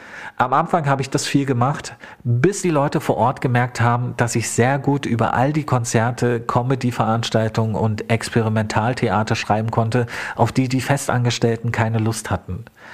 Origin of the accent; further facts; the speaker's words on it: East Germany, Germany; also born or lived in Bavaria; wie es so war, als Ossi zwischen all den Bajuwaren zu sein.